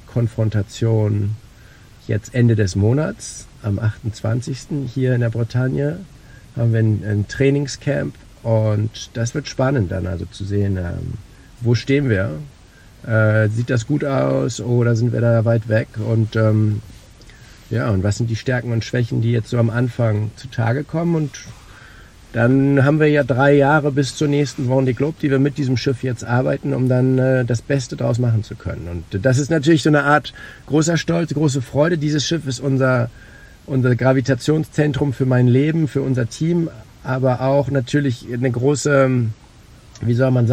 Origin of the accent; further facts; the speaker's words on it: Oldenburg, Lower Saxony, Germany; ich bin total gerne in Hamburg. Ist meine Heimatstadt, meine Wahlheimat. Ich bin ja in Oldenburg in Niedersachsen aufgewachsen, aber mein Leben hat sich immer in Norddeutschland abgespielt. Ich fühle mich wirklich in Norddeutschland zu Hause